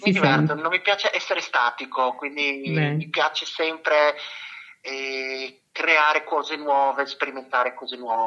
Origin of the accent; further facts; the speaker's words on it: Gorizia, Friuli-Venezia Giulia, Italy; born there; now in Udine, Italy; io vivo a Udine, quindi sono friulano, però sono nato a Gorizia, quindi in una città di frontiera.